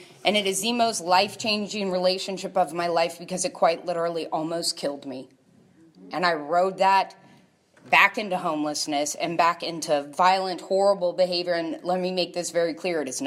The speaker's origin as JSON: {"language": "English", "town": "New Orleans", "region": "Louisiana", "country": "United States", "said": "I am from New Orleans, Louisiana."}